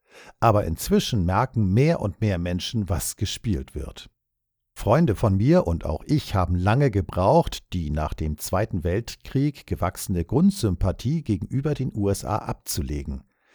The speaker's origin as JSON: {"language": "German", "town": "Heidelberg", "region": "Baden-Württemberg", "country": "Germany", "tie": "born or raised there", "said": "In meiner Heimatstadt Heidelberg waren die Amerikaner allgegenwärtig"}